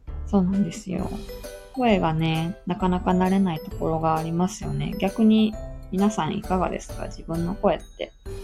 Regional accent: Kansai, Japan; accent: Kansai; 関西弁しか話せないってだけなんですけど。なんか結構私の関西弁がいかにも関西弁みたいな。結構強い関西弁って言われることもあって。

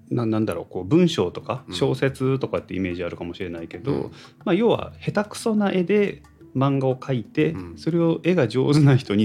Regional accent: Gifu, Japan; 僕岐阜出身なんですけど

